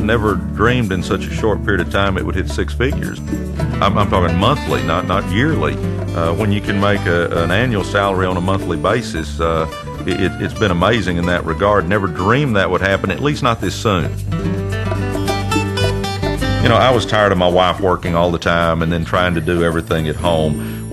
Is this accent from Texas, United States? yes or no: yes; Dallas, Texas, United States; I grew up in Southeast Dallas in a terrible part of town, not because that's where my mom wanted to live.